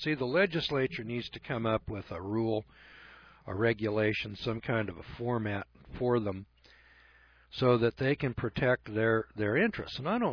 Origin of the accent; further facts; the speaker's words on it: Isabella, Missouri, United States; I'm from Isabella, Missouri.